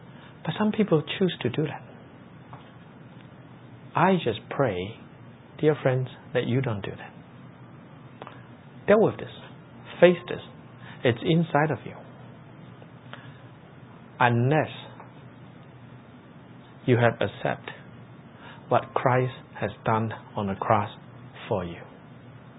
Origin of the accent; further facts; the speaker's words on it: China; I grew up in China. I actually grew up in little villages. Actually, when I was young, we didn't even have electricity. And I think up to today that the house that I grew up with still doesn't have running water.